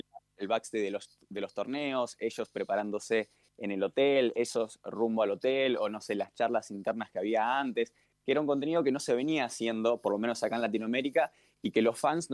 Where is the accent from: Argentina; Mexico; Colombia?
Argentina; Yo soy de Argentina